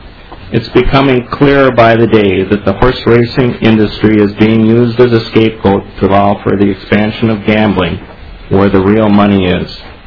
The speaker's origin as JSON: {"language": "English", "town": "Columbus Township", "country": "United States", "said": "I'm from Columbus Township"}